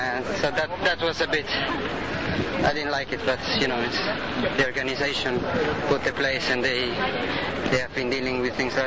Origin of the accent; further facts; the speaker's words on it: Rome, Lazio, Italy; We are from Rome.